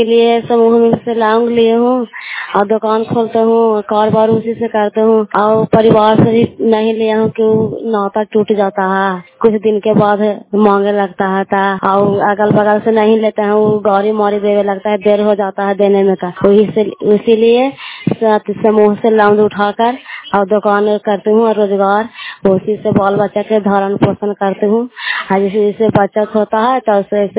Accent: Fatehpur, Bihar, India; घर फतेहपुर, जिला नालंदा

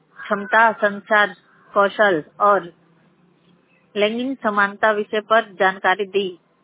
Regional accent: Ghazipur, Uttar Pradesh, India; ग्राम post मजदूर जिला गाजीपुर की रहने वाली हूँ।

